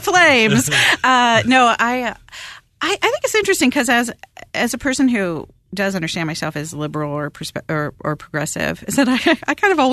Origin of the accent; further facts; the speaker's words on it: Baltimore, Maryland, United States; When I was little and, you know, growing up in the Methodist Church in Baltimore